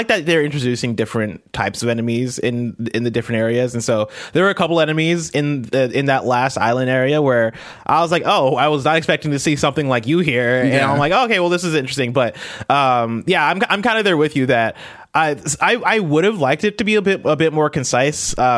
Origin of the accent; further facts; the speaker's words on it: United States; Like, I'm not a gun person, even though I'm American.